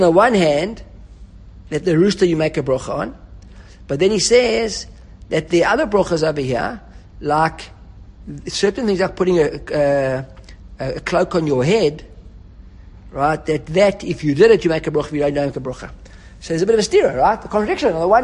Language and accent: English; Johannesburg, Gauteng, South Africa; let's say you live, I don't know, where I grew up in Johannesburg